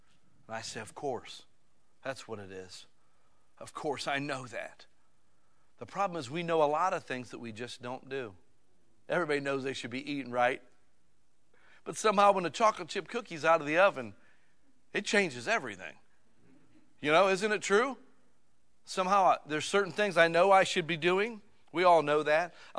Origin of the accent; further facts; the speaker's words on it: Akron, Ohio, United States; You know, I was born and raised near Akron, Ohio. It's me and LeBron James, just to let you know.